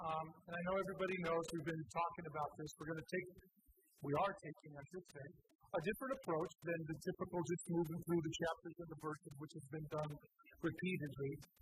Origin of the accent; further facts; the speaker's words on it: United States; I have always approached it from my mindset as an American